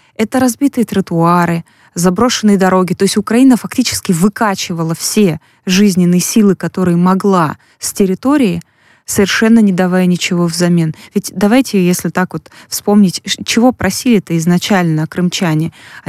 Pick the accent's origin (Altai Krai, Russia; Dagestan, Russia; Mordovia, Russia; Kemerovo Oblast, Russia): Altai Krai, Russia; я сама сибирячка с Алтайского края